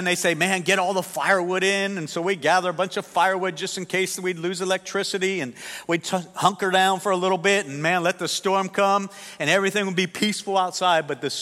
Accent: Pennsylvania, United States; I grew up in Pennsylvania. I grew up in a little town right next to Hershey, PA, where they make the sweetest chocolate in the world.

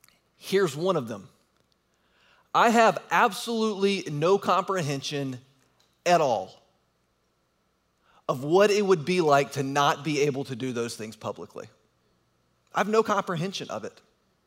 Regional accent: Richmond, Virginia, United States; My son, our 7-year-old, he and I went to Richmond, Virginia, which is my hometown.

